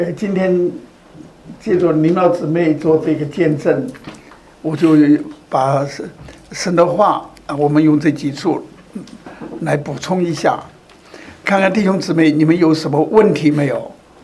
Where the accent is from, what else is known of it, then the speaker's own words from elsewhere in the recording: Sichuan, China; 因为我也是四川人嘛，